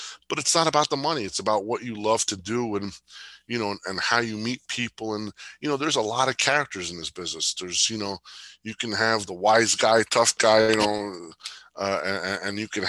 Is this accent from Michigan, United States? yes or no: no; Jersey City, New Jersey, United States; You know, I grew up in Jersey City, Section 8 housing. So I grew up in a poor family, and you just found a way to get by.